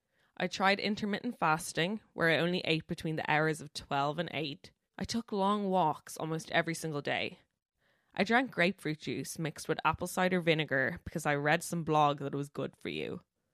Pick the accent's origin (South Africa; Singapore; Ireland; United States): Ireland; We're Irish. We're not programmed for that. We're a country of long backs.